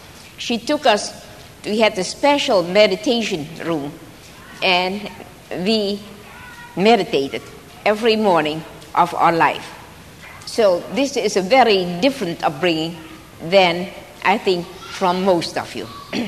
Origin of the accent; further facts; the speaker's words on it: Java, Indonesia; English is a second language; because I was myself brought up in a colonial empire, because I was born in Java, the Dutch East Indies, and I was very fortunate in many ways